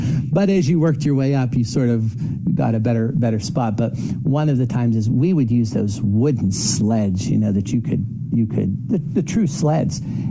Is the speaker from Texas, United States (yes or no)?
no; Leechburg, Pennsylvania, United States; I grew up in Leechburg, which is, we always joke, when you cross the Leechburg Bridge, you're crossing the Kiskiminetus River.